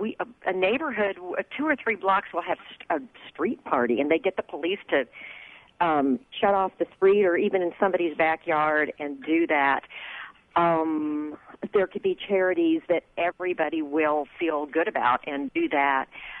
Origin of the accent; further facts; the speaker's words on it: Austin, Texas, United States; now in Mount Vernon, United States; because I'm from Texas. I'm from Austin, Texas, and finding myself living in Mount Vernon, Iowa.